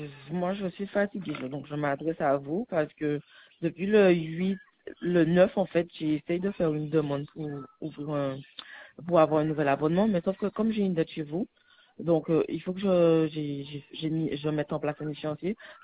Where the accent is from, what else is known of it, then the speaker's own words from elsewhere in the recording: Petit-Bourg, Guadeloupe, France; suis de moi je suis